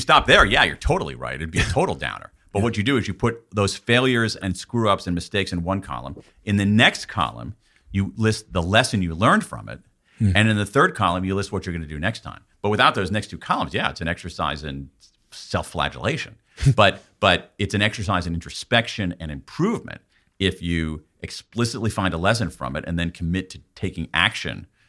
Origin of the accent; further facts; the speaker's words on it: United States; born there; Because I was born in America after World War II, and my parents both had university educations